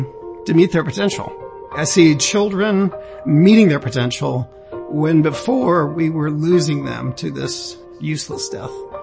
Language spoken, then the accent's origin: English; Flint, Michigan, United States; I grew up in Flint thinking I was a poor kid.